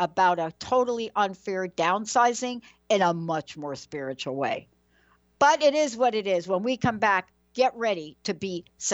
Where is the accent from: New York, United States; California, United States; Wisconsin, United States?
New York, United States; accent: New York; I kind of said that with my New York accent right there.